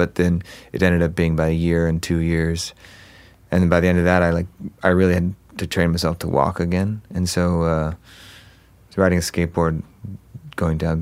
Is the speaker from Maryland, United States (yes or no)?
no; Huntington Beach, California, United States; Well, I mean, I grew up in Orange County, so Huntington Beach and mm-hmm. that area.